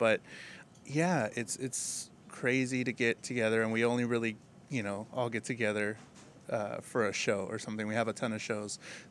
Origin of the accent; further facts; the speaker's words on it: Texas, United States; People keep saying, they're like, we're sorry about the heat. Oh, where are you from? Texas. Oh, we're sorry. It's really hot. I'm like, this is so nice.